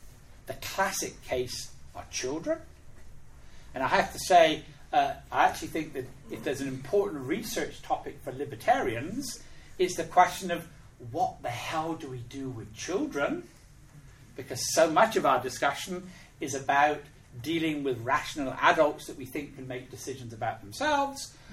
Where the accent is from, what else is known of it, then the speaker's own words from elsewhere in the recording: United Kingdom; accent: British; now in United States; I'm British. I'm very keen to keep my British accent because Americans think you're smarter than you really are. I'm British, but I live in the United States.